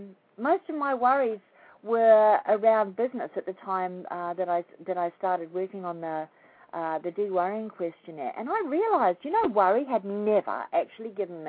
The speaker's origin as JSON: {"language": "English", "country": "New Zealand", "also_born_or_lived": "Australia", "said": "I'm a New Zealander, by the way, not an Australian. I know this accent sounds very similar. And I've actually spent many years in Australia."}